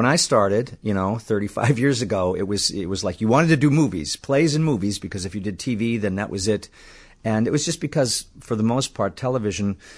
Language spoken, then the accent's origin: English; Cleveland, Ohio, United States; moved away as an adult; now in Chicago, United States; And I grew up in Cleveland. I left when I was 18. I never really went back. I moved here right out of college. I was just 23 years old. I moved here, North Side.